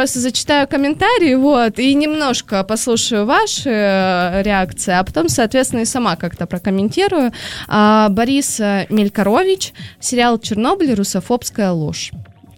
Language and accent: Russian; Ukraine; Ну, в принципе, я сама с Украины